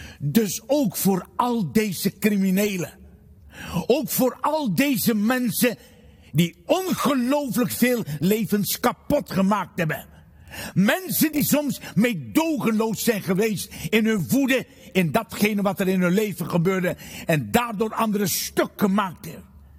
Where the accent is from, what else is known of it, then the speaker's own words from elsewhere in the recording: Suriname; Het was in februari van dit jaar dat ik in Suriname was, waar ik vandaan kwam.